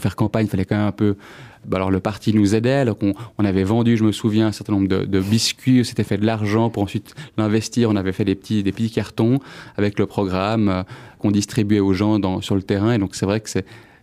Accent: Switzerland; born there; Voilà, donc je suis italien et suisse. Je suis né en Suisse, mes parents également.

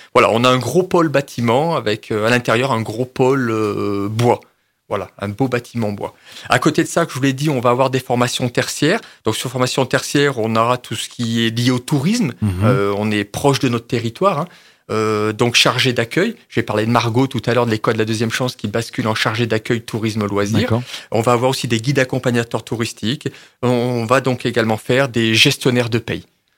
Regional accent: Auvergne-Rhône-Alpes, France; Alors juste, je ne suis pas niçois, hein. Ouais. Je suis auvergnat à l'origine

